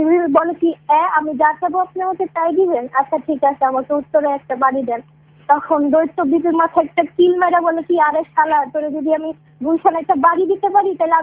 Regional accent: Dhaka, Dhaka Division, Bangladesh; ঢাকাইয়া, আমি ঢাকাইয়া

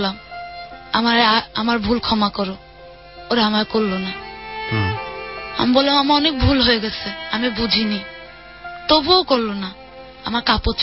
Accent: Khulna, Khulna Division, Bangladesh; ছোটবেলায় আমি যেখানে বড় হয়েছি খুলনা, ঠিক সেই জায়গায় নিয়ে যায়।

